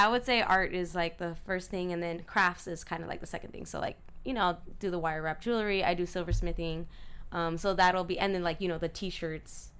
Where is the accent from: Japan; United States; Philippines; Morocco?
United States; Montebello, California; In Montebello, East LA. So East LA, Montebello is what, like kind of the area where I grew up